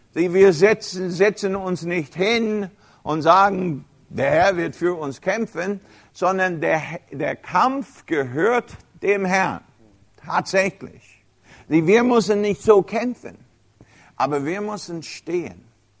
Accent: United States; Das weiß ich, bin Amerikaner.

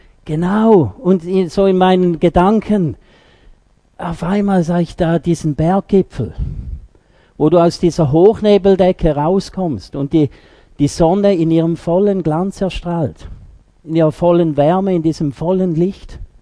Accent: Switzerland; Ist klar, als Schweizer habe ich dann nach dieser Luftseilbahn, oder?

